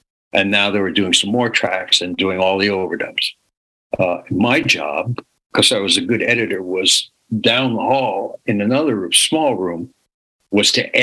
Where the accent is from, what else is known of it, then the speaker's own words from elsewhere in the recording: New York City, New York, United States; And I said, I'm born and raised in New York City.